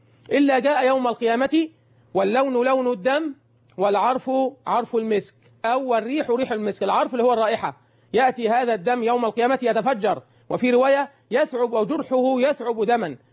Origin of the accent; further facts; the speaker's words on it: Suez, Suez Governorate, Egypt; والذي حدث في بلدنا السويس